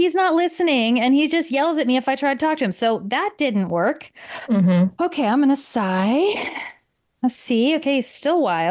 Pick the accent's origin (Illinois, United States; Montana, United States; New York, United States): Illinois, United States; And I mean, I'm from Illinois. So when it's cold, I mean, we could be negative 10 here, right?